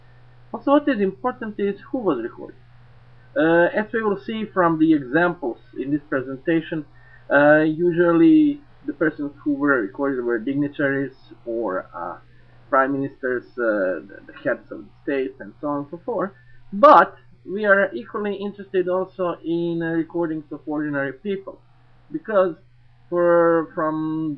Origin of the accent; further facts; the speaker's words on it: Serbia; also born or lived in Croatia; Since I'm originally from Serbia and I'm actually born in Croatia